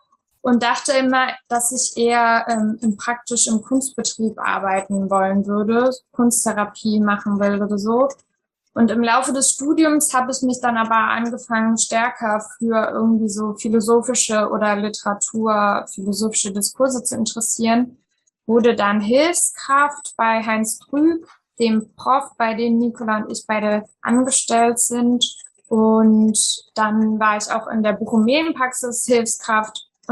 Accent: East Germany, Germany; Ich bin in der DDR noch geboren und dann in Ostdeutschland aufgewachsen.

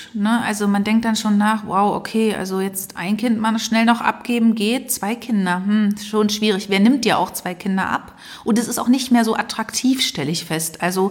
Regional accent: Berlin, Germany; wir sind ja beide in Ostberlin aufgewachsen.

